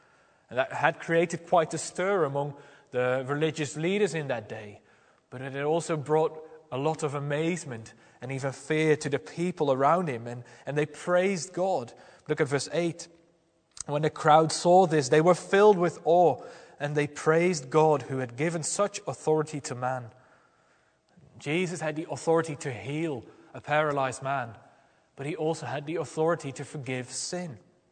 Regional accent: Netherlands; in my home country, the Netherlands

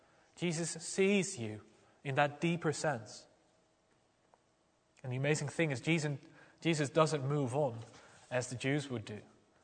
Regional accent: Netherlands; in my home country, the Netherlands

